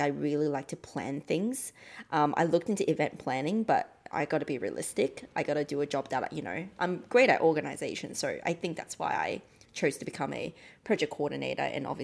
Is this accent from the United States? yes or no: no; Australia; also born or lived in Auckland, New Zealand / Taiwan; growing up in Australia, especially when you're not born. I mean, I was born in Auckland. Oh, sorry about that. I was born in Auckland, and my first language is technically English